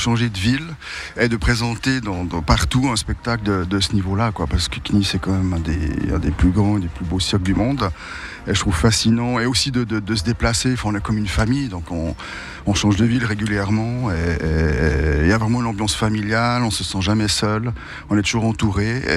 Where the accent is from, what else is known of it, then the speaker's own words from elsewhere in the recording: Vevey, Vaud, Switzerland; Bah, comme je suis suisse et veuvaisan